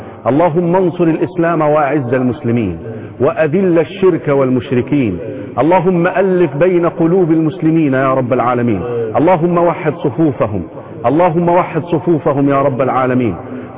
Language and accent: Arabic; Egypt; بلادنا مصر